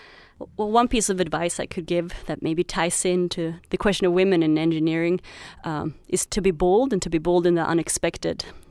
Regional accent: Sweden; first language Swedish; English is a second language; now in United States; Swedish, which is my native language, would not have been a good college choice, I think, to study here in the U.S., since I was already a native speaker

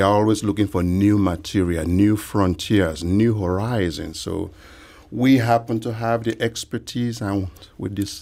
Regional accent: Ghana; born there; moved away as an adult; also born or lived in Nigeria; I say, I was born in Ghana, and when I went to Nigeria for university

